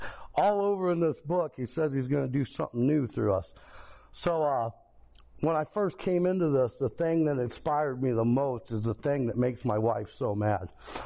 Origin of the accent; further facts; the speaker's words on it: Fremont, Indiana, United States; I'm from Fremont, Indiana, and I've probably been in jail 30 times at least